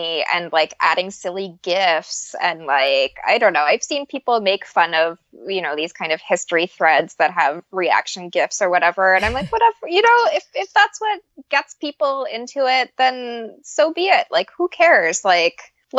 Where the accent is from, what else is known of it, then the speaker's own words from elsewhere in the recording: Canada; because I'm French Canadian